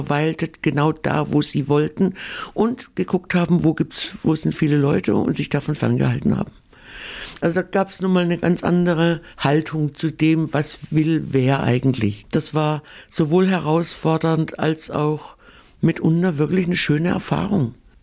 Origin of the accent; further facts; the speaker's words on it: Southwest Germany, Germany; Nun bin ich eine Süddeutsche, eine Südwestdeutsche